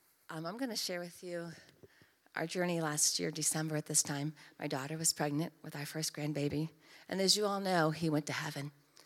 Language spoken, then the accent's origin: English; Toledo, Ohio, United States; On Tuesday, she went to the hospital in Toledo, my hometown, and there was no heartbeat.